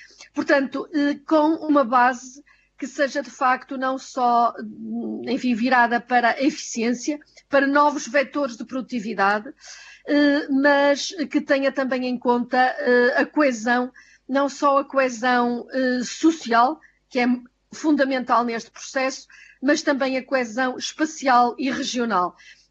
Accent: Portugal

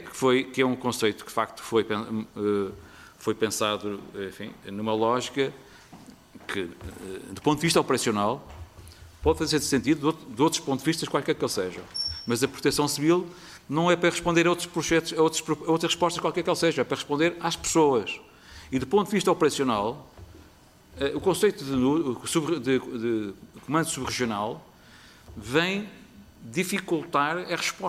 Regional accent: Lamego, Viseu, Portugal; um incêndio que, por acaso, foi na minha terra, em Lamego

